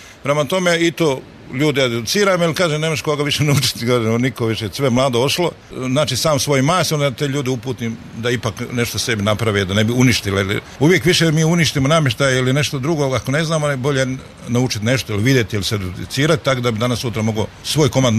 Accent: Zagreb, City of Zagreb, Croatia; pošto sam odrastao u Zagrebu

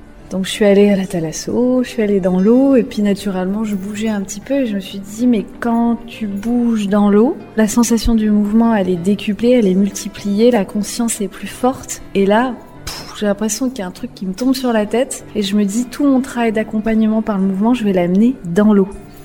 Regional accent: Pays de la Loire, France; Moi, je suis originaire de Vendée, j'ai toujours grandi au bord de la mer, j'ai fait des pique-niques au bord de la mer

